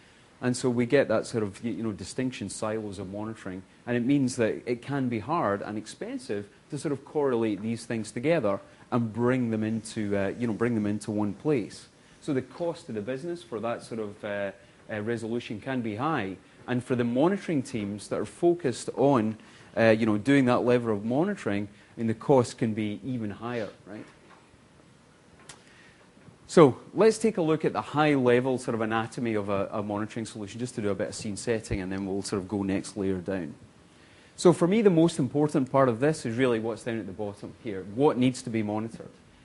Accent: Scotland, United Kingdom; is something that is really important to me as a Scotsman

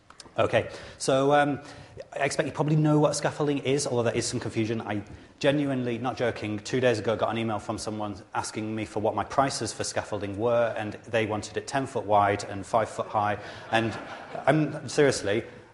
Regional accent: England, United Kingdom; I'm a program manager on the ASP.NET team. I'm from England, as you can probably tell.

